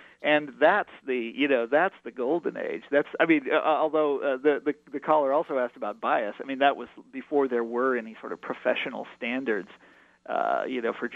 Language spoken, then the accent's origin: English; Kansas City, Missouri, United States; like, you know, I'm from Kansas City.